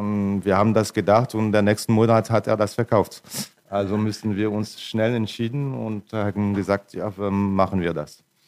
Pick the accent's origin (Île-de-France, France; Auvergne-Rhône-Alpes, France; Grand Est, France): Grand Est, France; German is a second language; now in Roquemaure, France; Ich komme ursprünglich aus der Elsass.